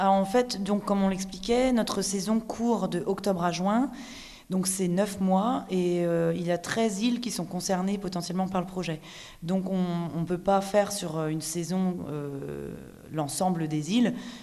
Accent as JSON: {"language": "French", "town": "Île de Sein", "region": "Brittany", "country": "France", "tie": "born or raised there", "lives_now": "Douarnenez, France", "said": "On habite à Douarnenez, mais moi je suis originaire de l'île de Sein"}